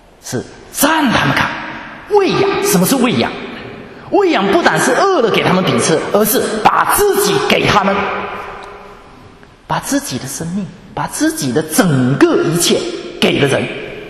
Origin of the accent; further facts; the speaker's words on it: China; 我们中国人有一句这一个话